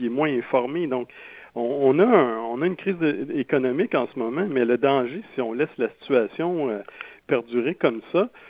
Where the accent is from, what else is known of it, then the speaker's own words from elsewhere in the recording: Quebec, Canada; réfléchir en tant que Québécois, en tant que citoyen